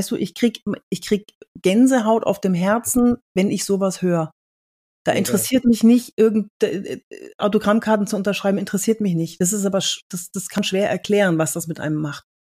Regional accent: Cologne, North Rhine-Westphalia, Germany; Ich war in Düsseldorf und ich komme aus Köln.

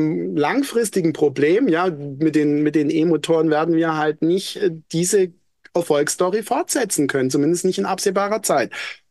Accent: Stuttgart, Baden-Württemberg, Germany; Ich bleibe, aber ich kann nicht anders als Stuttgarter.

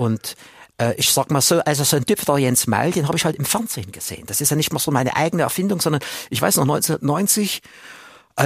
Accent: Munich, Bavaria, Germany; Ich bin Münchner, ja freilich, ja logisch.

